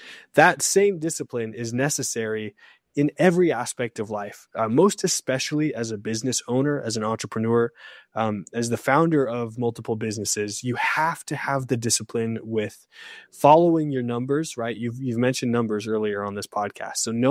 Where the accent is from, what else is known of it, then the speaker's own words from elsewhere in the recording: New Mexico, United States; I born and raised in New Mexico.